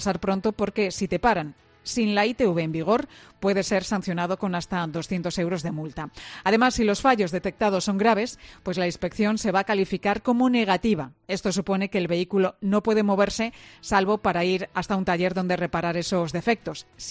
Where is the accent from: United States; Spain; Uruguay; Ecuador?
Spain